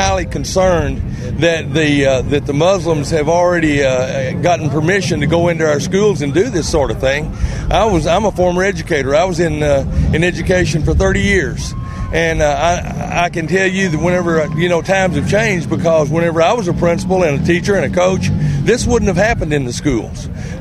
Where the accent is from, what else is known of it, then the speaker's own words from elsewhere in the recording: Forney, Texas, United States; I'm from Forney, Texas.